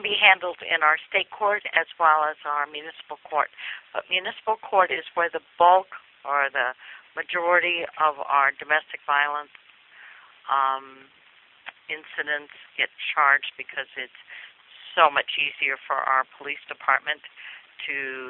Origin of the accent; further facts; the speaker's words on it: New Orleans, Louisiana, United States; Well, I'm from New Orleans, and we have just put up a Family Justice Center.